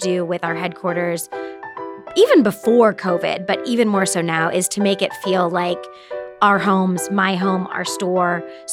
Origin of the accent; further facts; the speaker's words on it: Indianapolis, Indiana, United States; I was born in Indianapolis. Everett, yep. Yeah. Grew up on the west side, right across the street from the Colts complex.